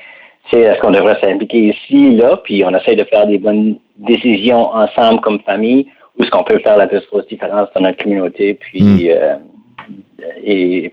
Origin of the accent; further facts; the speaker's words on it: Bathurst, New Brunswick, Canada; en grandissant à Bathurst au Nouveau-Brunswick, on est bien au cœur de l'Acadie en tant que la culture acadienne puis tout ça.